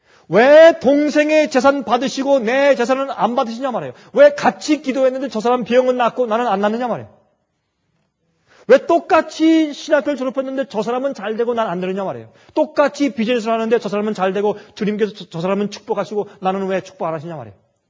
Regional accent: South Korea; now in abroad; 여러분들 어릴 때에 한국에서 수세식 그런 현대식 화장실에서 자란 분들은 젊은 사람들이죠. 다 젊은 분들이고. 그러나 나이가 좀 든 분들은 우리가 어릴 때는 그런 거 없었죠, 한국에.

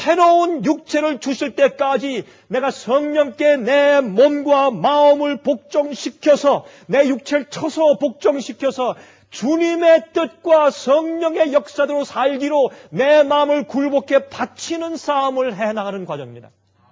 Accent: Gyeonggi Province, South Korea; also born or lived in Seoul; 저는 경기도 출신이고 서울에 산 사람이기 때문에 서울 말씨로 이런 말이 있어요.

